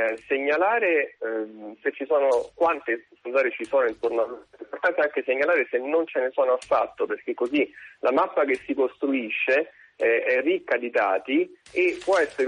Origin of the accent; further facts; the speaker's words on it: Rome, Lazio, Italy; io vengo da Roma e ho origini dell'Agro Pontino